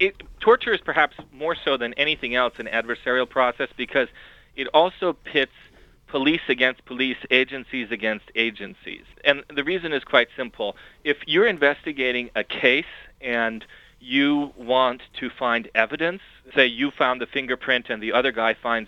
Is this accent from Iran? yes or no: yes; Iran; I grew up in Iran. I'm Iranian, and I grew up under the Shah.